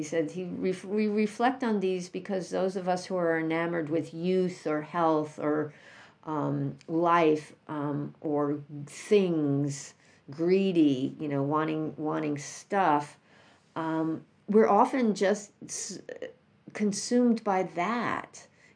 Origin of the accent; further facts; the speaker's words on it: New York City, New York, United States; I grew up in New York City, and I lived with them for a few years.